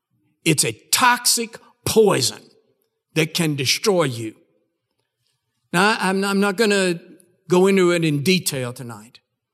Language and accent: English; Texas, United States; born there; I'm a Texan by birth, and I live here in the United States, but I was born in the Republic of Texas. And so Texas stories are precious to me.